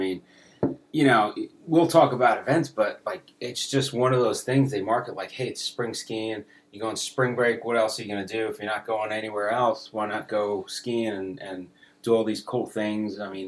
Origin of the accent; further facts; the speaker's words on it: New Jersey, United States; we are from Jersey